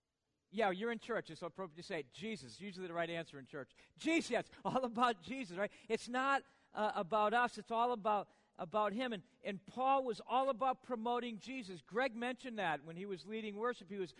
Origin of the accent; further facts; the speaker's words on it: New England, United States; I come from New England